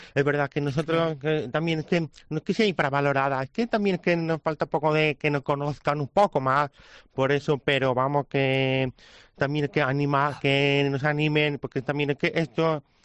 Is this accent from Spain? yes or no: yes; Castile, Spain